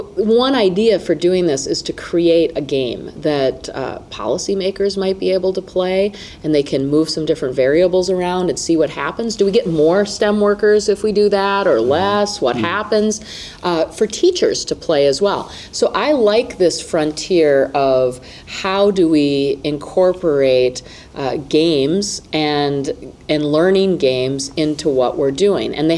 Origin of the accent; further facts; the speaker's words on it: Mankato, Minnesota, United States; I've been down to Mankato a couple of times. That's my hometown.